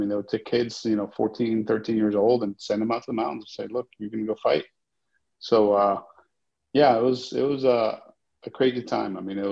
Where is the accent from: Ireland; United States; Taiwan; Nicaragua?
Nicaragua; also born or lived in Guatemala; I was actually born in Guatemala. I only lived there a little bit when I was a kid. There was a massive earthquake and, you know, I think about half the capital was basically wiped out. So we ended up going to Nicaragua from there where my dad's from